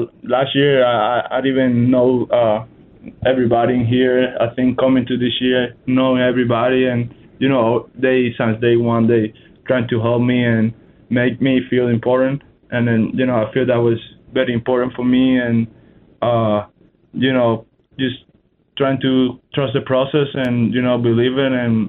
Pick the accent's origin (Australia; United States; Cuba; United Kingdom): Cuba; I'm Latin. I'm from Cuba. I know how to move, you know.